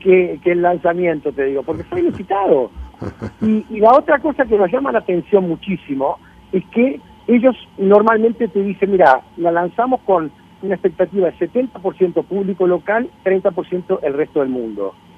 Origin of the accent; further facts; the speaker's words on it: Uruguay; moved away as an adult; now in Brazil; para mí como uruguayo